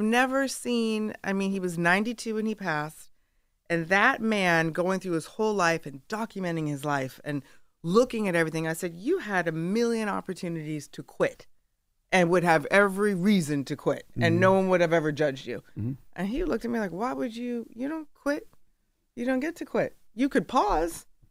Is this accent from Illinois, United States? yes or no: no; New York, United States; You know, I was like, okay, so I'm a New Yorker.